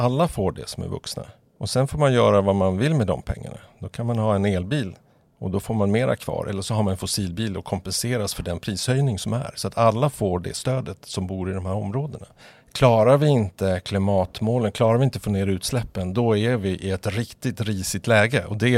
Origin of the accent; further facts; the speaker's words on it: Luleå, Norrbotten County, Sweden; born there; now in Stockholm, Sweden; Ja, jag är född i Luleå och bor i Stockholm